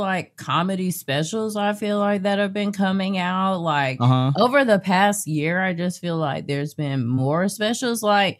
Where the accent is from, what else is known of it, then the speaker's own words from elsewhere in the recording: Jacksonville, Florida, United States; And mind you, I'm from Duval.